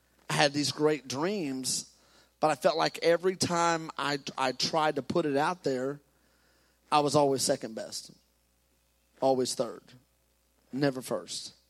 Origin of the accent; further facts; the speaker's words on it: Waco, Texas, United States; I'm from Texas. I had roots in Texas.